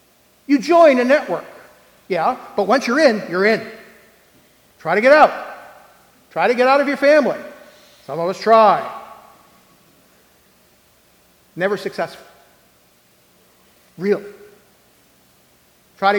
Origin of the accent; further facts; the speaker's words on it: Buffalo, New York, United States; also born or lived in Rochester; now in Harrisburg, United States; I'm originally from Western New York. Grew up mostly between Buffalo and Rochester, and most of my adult life in Buffalo